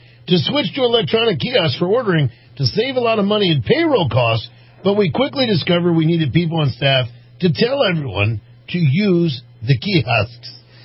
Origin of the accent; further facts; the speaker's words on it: Washington, District of Columbia, United States; I grew up in Washington, D.C. Do you know we did not have a McDonald's, in at least where we lived in D.C.?